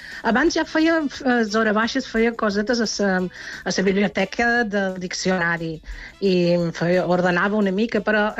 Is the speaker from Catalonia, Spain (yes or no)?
no; Balearic Islands, Spain; also born or lived in Germany; Nascuda a Alemanya, però som de mallorquina. Mallorquina nascuda a Alemanya.